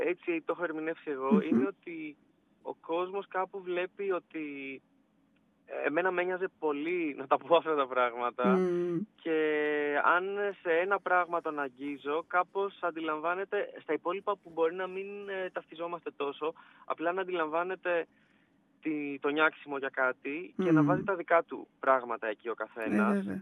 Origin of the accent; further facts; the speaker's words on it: Athens, Attica, Greece; το Λυκαβητό τον έβλεπα κάθε μέρα εκεί που μεγάλωσα, γιατί μεγάλωσα σχετικά κοντά